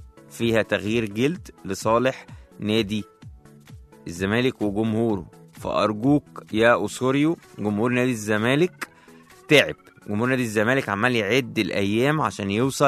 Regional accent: Egypt; ومفيش حد هيفرض علينا كمصريين وضع احنا مش عايزينه

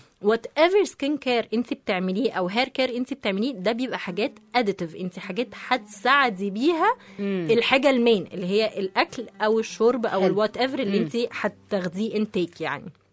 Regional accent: Egypt; احنا كمصريين احنا وي نيد ذس

